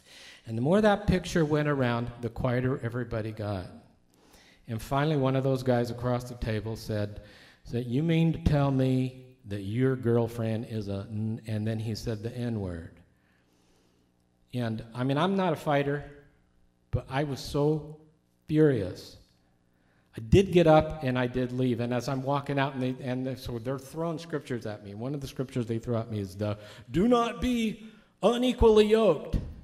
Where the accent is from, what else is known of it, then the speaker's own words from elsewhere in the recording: California, United States; I was from California. They wanted to know what it was like in California.